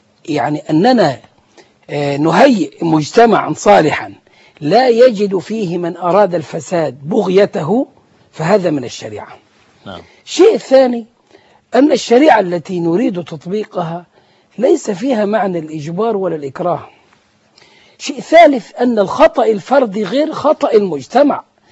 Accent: Egypt; يعني إحنا كمجتمع مصري

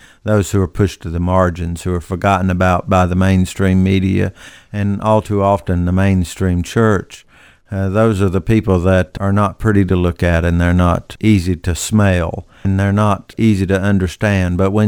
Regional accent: North Carolina, United States; also born or lived in Mobile, United States; now in Lake Charles, United States; I'm from Western North Carolina. My last appointment was in Mobile, Alabama.

